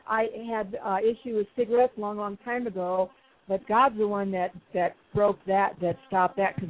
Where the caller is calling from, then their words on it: Colorado, United States; Oh, I'm calling from Colorado, the southern mountain in the southern central part of Colorado.